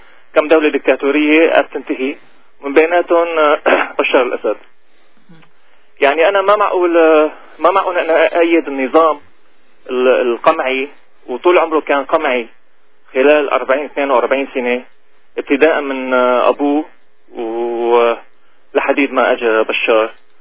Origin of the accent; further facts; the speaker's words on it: Syria; أنا مسيحي سوري